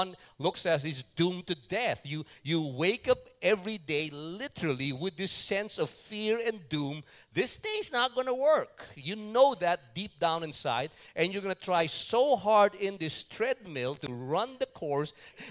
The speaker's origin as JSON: {"language": "English", "region": "New York", "country": "United States", "said": "I'm seeing Tim and Tina here, we're from New York."}